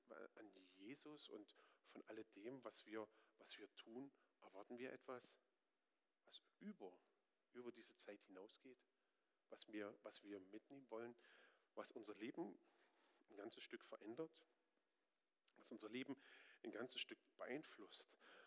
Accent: Northern Germany, Germany; Ich bin Norddeutscher.

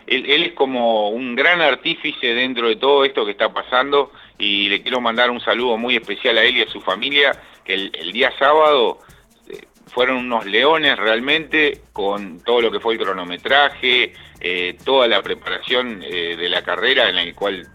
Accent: Uruguay; now in Argentina; Un orgullo para mí como uruguayo poder estar siendo partícipe de todo esto también

